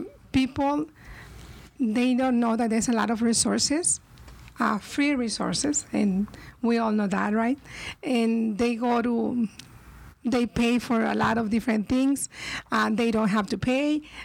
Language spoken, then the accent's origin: English; Magdalena, Sonora, Mexico; In Magdalena, Sonora, Mexico, 44 minutes from, 1 hour from Nogales, south of Nogales.